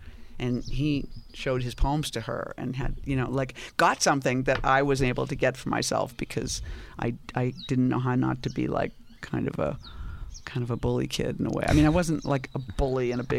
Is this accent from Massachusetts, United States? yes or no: yes; Boston, Massachusetts, United States; moved away as an adult; Well, I grew up in Boston.